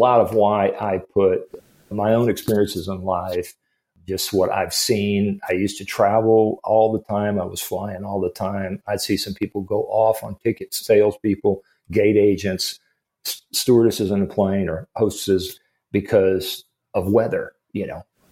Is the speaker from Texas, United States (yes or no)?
yes; San Antonio, Texas, United States; when I grew up in San Antonio, Highway 35 was this massive highway